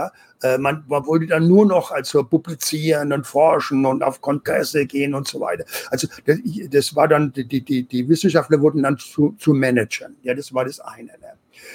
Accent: West Germany, Germany; von wo ich aufgewachsen bin, ein paar hundert Kilometer östlich, war ja Ostdeutschland, war ja die DDR. Und man konnte ja nach in die Tschechei reisen als Westdeutscher

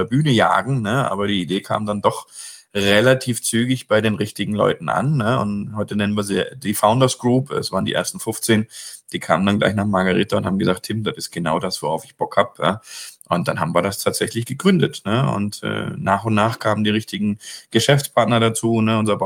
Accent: Baden-Württemberg, Germany; Gerade so als Schwabe, wir haben es ja so gerne, scharfe Häuslebauer.

